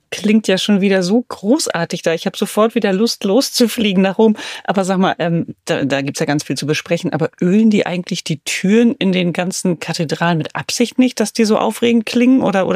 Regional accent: Germany; bei uns in Friesland ist das ein Getränk.

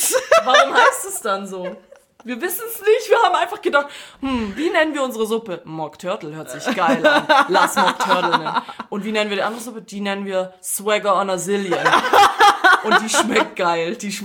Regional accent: Croatia; ich bin ja gar kein Schwabe. Ich bin auch ein Fake-Schwabe. Ich bin eigentlich Kroate, aber ich tue so, als wäre ich Schwabe.

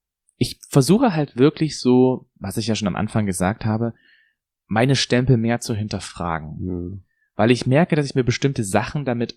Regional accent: Dresden, Saxony, Germany; Und da war ich dann dort gewesen und die Person so, sagt, wo kommst du denn her? Ich so, aus Dresden. Aus Sachsen? Ich so, ja. Aus dem Osten? Ich so, ja.

